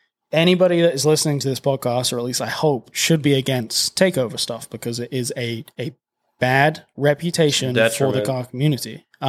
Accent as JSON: {"language": "English", "country": "United Kingdom", "lives_now": "United States", "said": "I know that this is specific to me being British, but football or soccer for you Americans, in England, everybody is involved with football."}